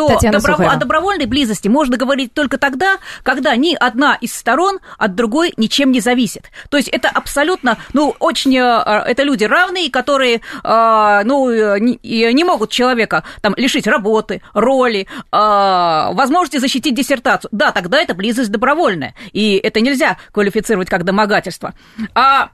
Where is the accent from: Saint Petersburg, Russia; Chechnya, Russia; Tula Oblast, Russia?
Tula Oblast, Russia; Tula; born there; now in Moscow, Russia; я родилась в Туле, и я уехала в Москву